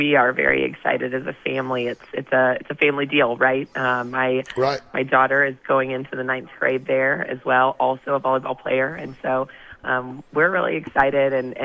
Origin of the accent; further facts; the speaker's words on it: Omaha, Nebraska, United States; He's originally a Mobilian, but I grew up in Omaha, Nebraska, and he drove me to school every morning.